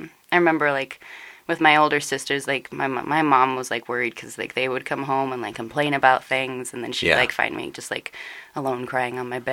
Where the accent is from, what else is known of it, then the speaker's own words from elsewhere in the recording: Kansas, United States; I grew up, until I was 15, I grew up on a wheat farm in the middle of Kansas.